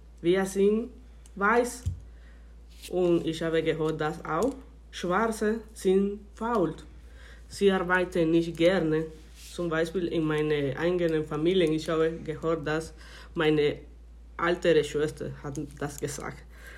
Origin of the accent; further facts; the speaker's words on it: Nicaragua; German is a second language; moved away as an adult; now in Germany; ich komme aus Nicaragua und ich bin hier in Deutschland seit 3 Jahren. Und in Nicaragua ich habe soziale Arbeit studiert.